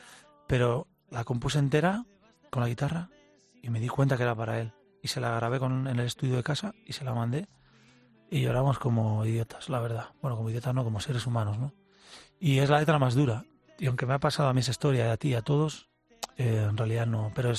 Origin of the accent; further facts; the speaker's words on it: Reynosa, Tamaulipas, Mexico; Mi mujer contrató a una ronda de folclore de mi tierra, de Reynosa, y vinieron hasta aquí